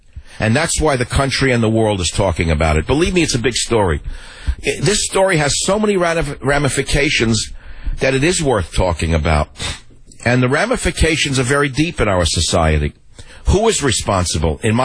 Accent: New York, United States; Now, I grew up in New York, so I know the death stare of psychotics.

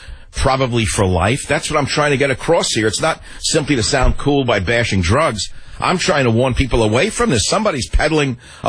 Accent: San Francisco, California, United States; Now let's go to KSFO in San Francisco, my hometown.

